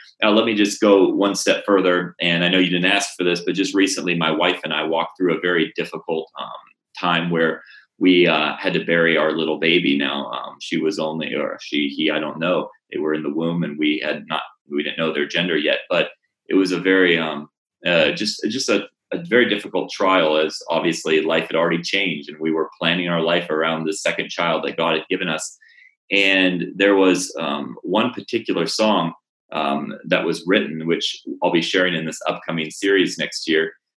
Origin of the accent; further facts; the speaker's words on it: Senegal; And we grew up in West Africa and Senegal. And so I didn't grow up in an English-speaking country.